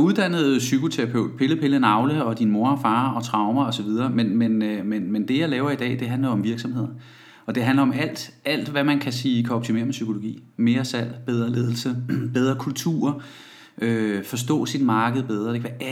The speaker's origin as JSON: {"language": "Danish", "town": "Køge", "region": "Zealand", "country": "Denmark", "tie": "born or raised there", "also_born_or_lived": "Roskilde", "said": "så blev jeg født på Roskilde sygehus, og har jo egentlig boet i Køge og omegn det meste af mit liv."}